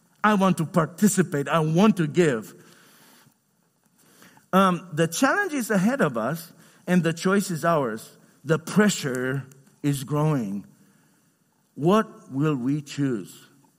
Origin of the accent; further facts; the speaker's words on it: Romania; I come from Romania, and I lived under communism.